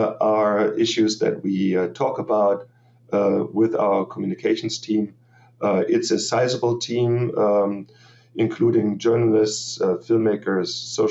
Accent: Germany; moved away as an adult; also born or lived in Texas; now in Davis, United States; Yeah, so I'm a native from Germany, lived there for 27 years and 27 years ago, I came to the States.

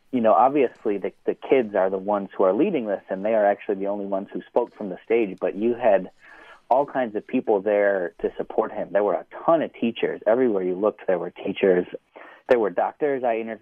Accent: Buffalo, New York, United States; I'm from Buffalo, New York, and I know from people there and looking on Facebook

